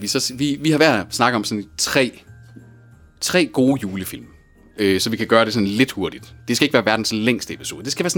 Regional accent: Skive, Central Denmark Region, Denmark; Og så lige pludselig folk lokalt i Skive, hvor jeg kommer fra

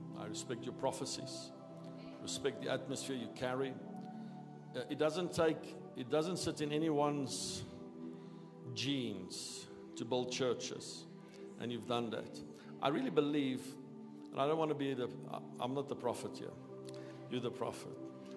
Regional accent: Gauteng, South Africa; I grew up on the West Rand. So tonight when I came here, we started by Gordon off ramp, and I went through every set of traffic lights. I said to my wife, this is where I went to school, Florida High School.

